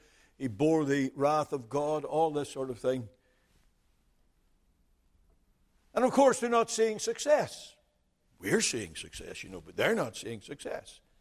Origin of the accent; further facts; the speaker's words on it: United Kingdom; now in United States; despite 30 years in America, I am British